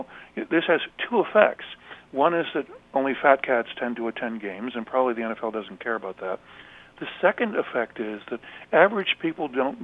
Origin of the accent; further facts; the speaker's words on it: Buffalo, New York, United States; I grew up in Buffalo, New York, near the old War Memorial Stadium that's since been demolished, and where the Buffalo Bills played in the 1960s.